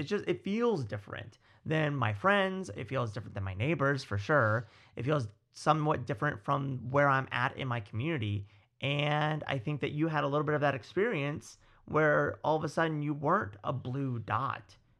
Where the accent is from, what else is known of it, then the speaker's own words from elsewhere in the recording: Missouri, United States; We've born and raised in Missouri, right? We grew up. We are a product of the upbringing of our families that are pretty much set up residence in Missouri for their entire lives.